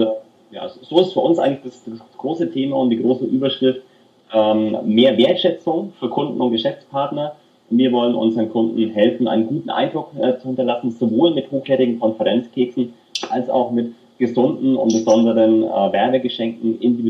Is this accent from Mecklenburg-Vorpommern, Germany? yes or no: no; Nuremberg, Bavaria, Germany; Ich bin in Nürnberg aufgewachsen und habe auch in den Jugendmannschaften vom 1. FC Nürnberg gespielt.